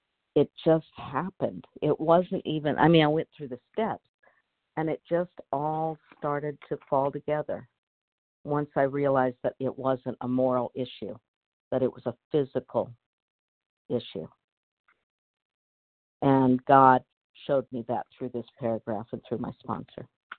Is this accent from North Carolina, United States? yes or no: yes; North Carolina, United States; I'm from North Carolina.